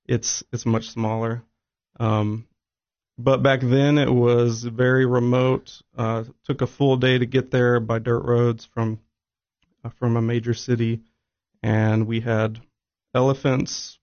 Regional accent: Kenya; now in United States; So I was born in Kenya in East Africa and grew up there. At this point, I've spent probably half of my life here in the States and about half of my life in East Africa, both as a child and as an adult.

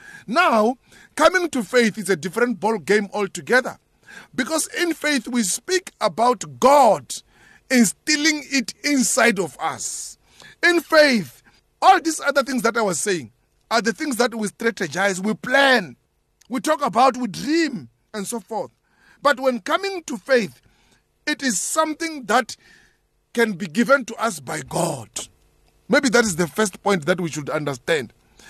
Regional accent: Baloi, Lanao del Norte, Philippines; You are coming from Mashagan, I'm coming from Baloi.

